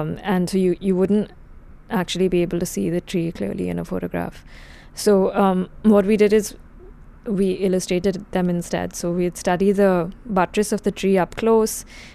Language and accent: English; India; I grew up in India, and we were a former British colony, and a lot of the books that we read were from England rather than from India